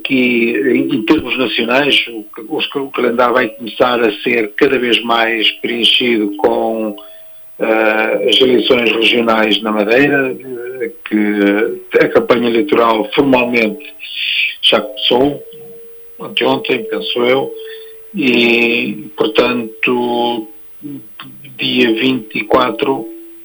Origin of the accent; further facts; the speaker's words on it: Brazil; meu conterrâneo, sou brasileiro